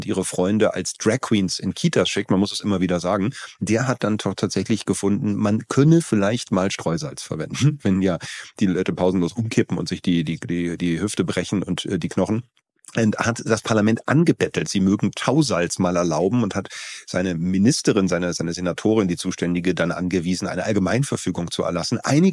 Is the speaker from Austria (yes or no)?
no; Berlin, Germany; weil ich mich immer noch restschäme für meine alte Heimat